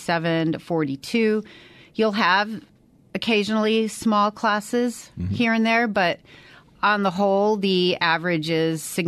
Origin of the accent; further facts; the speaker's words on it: Phoenix, Arizona, United States; I grew up in Phoenix, Arizona. I went to Chaparral. I've lived in Legislative District 28 pretty much my entire life, except for when I went to run track at UCLA and then moved back home.